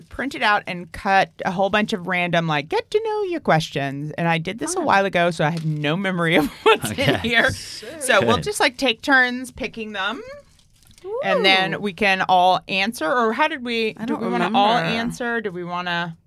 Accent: Tennessee, United States; So I'm from Tennessee.

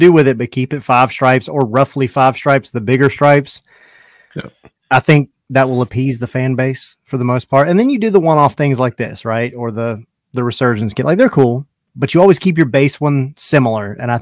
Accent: Atlanta, Georgia, United States; I'm from Atlanta.

